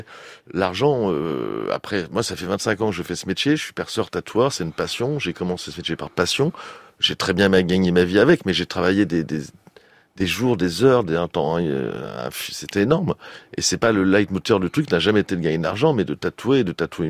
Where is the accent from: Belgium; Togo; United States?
Belgium; parce que je suis belge